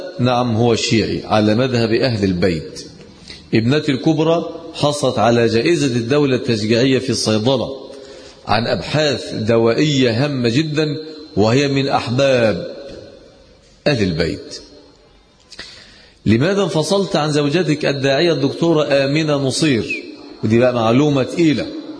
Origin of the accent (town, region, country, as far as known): Egypt